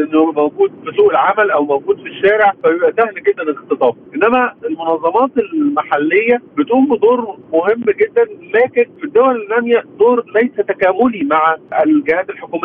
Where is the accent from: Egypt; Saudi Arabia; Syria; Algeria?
Egypt; احنا عندنا في مصر في 2018 تم تغليظ العقوبة على خطف الأطفال بالتحديد